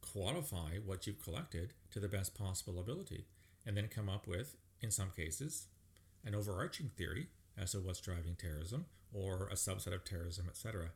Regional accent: Canada; I will cite, for example, the Canadian Criminal Code, because as a Canadian, that's what I know best.

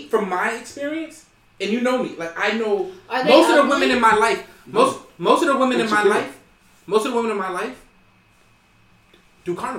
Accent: Boston, Massachusetts, United States; born there; And I was born in Boston, which is arguably, or used to be, one of the racist cities in America.

